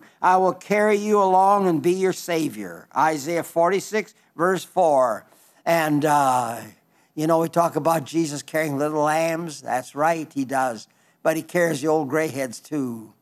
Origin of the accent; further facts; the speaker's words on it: Belle Fourche, South Dakota, United States; Belfouche, South Dakota, that is my hometown. They won't claim me, but I claim them. And that's a beautiful town.